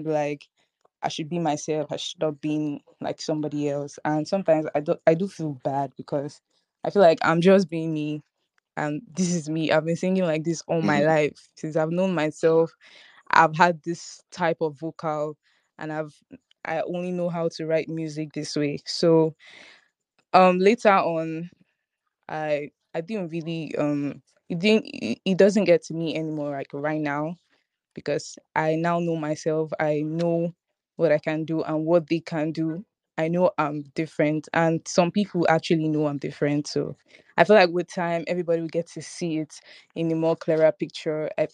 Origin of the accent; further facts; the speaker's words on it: Nigeria; I'm an artist from Nigeria